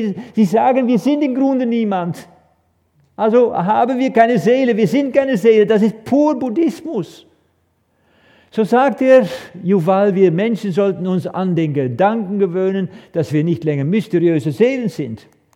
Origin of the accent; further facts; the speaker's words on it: Netherlands; German is a second language; Ich bin Holländer, ja, ich mache manchmal ein bisschen Fehler also in deutscher Sprache.